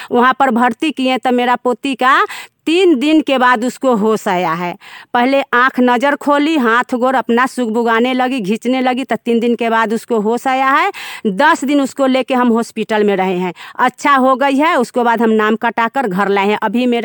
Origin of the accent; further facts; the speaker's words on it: Chausma, Bihar, India; मेरा ग्राम है चौसमा, पंचायत मधुबनी, पोस्ट पताही, प्रखंड मुसहरी, जिला मुजफ्फरपुर के रहने वाले हैं।